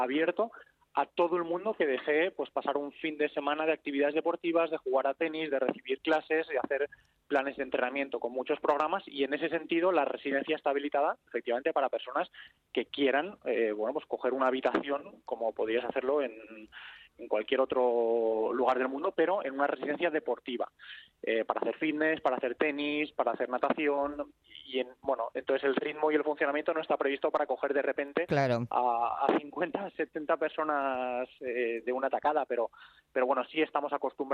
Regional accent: Community of Madrid, Spain; now in Porto Cristo, Spain; Yo soy madrileño, sí. Yo estoy viviendo en Puerto Cristo

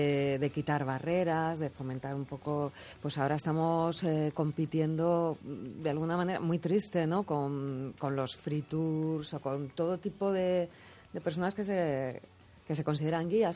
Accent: Madrid, Community of Madrid, Spain; yo soy vecina tuya, yo soy de Conde Duque

